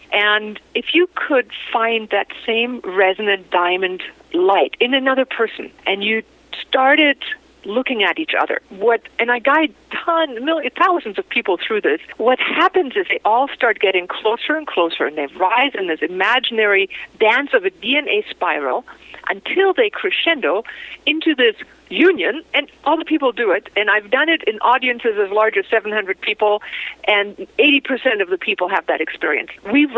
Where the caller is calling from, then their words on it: Bavaria, Germany; I live on an island north of Seattle. I'm calling you from the Alps in Bavaria right now, and I live a large part on Bali at our retreat center, Shambhala.